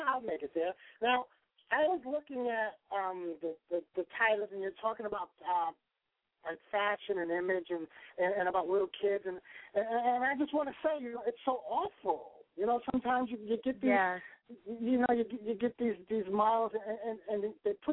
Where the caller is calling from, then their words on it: New York City, New York, United States; Hi, I'm calling from Queens.